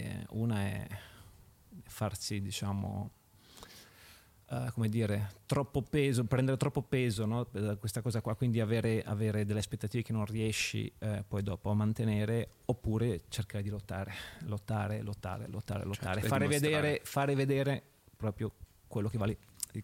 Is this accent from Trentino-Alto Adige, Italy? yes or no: no; Milan, Lombardy, Italy; born there; sono nato a Milano. Mio papà era di Trieste, però diciamo che sono proprio legato all'ambiente milanese e rossonero.